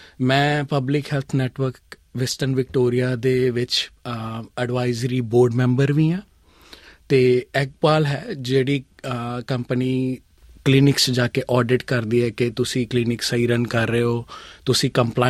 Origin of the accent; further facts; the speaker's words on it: Amritsar, Punjab, India; moved away as an adult; ਮੈਂ ਇੰਡੀਆ ਤੋਂ ਅੰਮ੍ਰਿਤਸਰ ਤੋਂ ਹਾਂ।